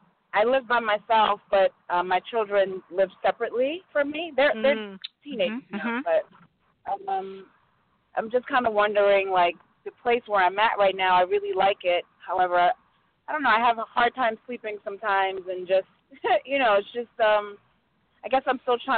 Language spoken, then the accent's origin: English; Bronx, New York, United States; born there; I was born in the Bronx, New York. My birthday is May 17th, 1975.